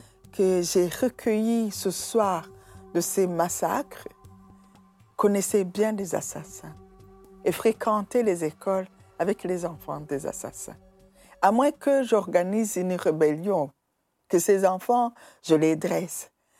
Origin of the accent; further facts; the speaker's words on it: Ruyigi, Ruyigi Province, Burundi; Je suis burundaise, je suis née à l'est du Burundi, dans la petite ville de Ruyigi.